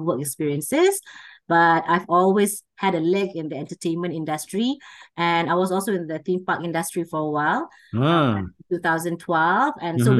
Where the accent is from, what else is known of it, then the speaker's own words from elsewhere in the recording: Kuala Lumpur, Malaysia; So I am from Kuala Lumpur, born in Bangsa, grew up a few places around the world and in Malaysia.